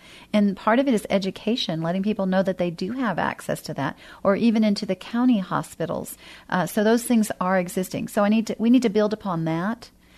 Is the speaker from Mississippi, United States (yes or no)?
no; San Antonio, Texas, United States; I grew up here in San Antonio on the south side of town, and so I have a special love for the culture.